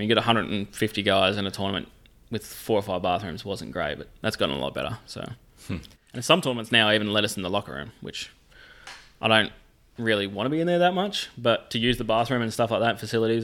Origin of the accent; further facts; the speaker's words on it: Australia; Like growing up in Australia, I didn't know what the front nine at Augusta looked like.